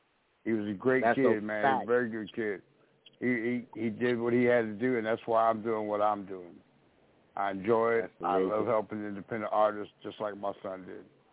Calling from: Minneapolis, Minnesota, United States; I'm calling from Minneapolis, St. Paul, Minnesota.

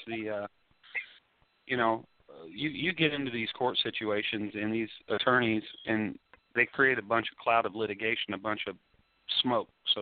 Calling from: Bloomington, Indiana, United States; No, I'm in Bloomington, Indiana, campus of Indiana University, home of IU basketball.

